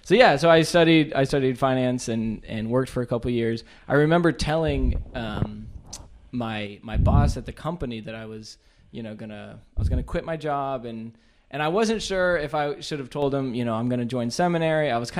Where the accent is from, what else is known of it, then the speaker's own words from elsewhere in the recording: Atlanta, Georgia, United States; so I am from Atlanta, from the Archdiocese of Atlanta, like you said, born and raised there, grew up with, I'm one of five kids.